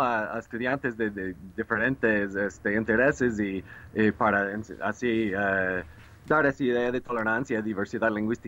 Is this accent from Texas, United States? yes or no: yes; Texas, United States; Spanish is a second language; yo soy de Texas, estado de Texas en Estados Unidos, es un estado fronterizo con México, y bueno, usamos español casi tanto como inglés en ciertas partes de Texas, ¿no? Y yo estudiaba español toda la vida, me interesaba lenguas